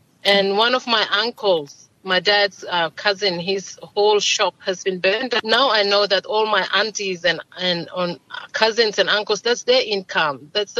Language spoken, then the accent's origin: English; Malaita, Solomon Islands; moved away as an adult; So my husband is from part Guadalcanal and I'm from Malaita, and that's why we left in 2000. We left Solomon Islands